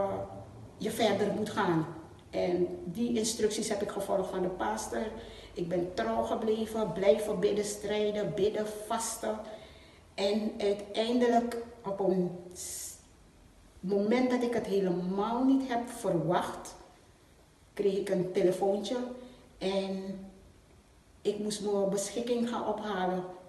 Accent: Suriname; Ik kom uit Suriname.

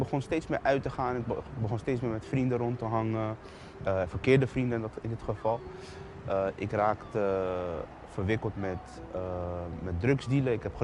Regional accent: The Hague, South Holland, Netherlands; Ik kom uit Den Haag. Ik heb een goede jeugd gehad.

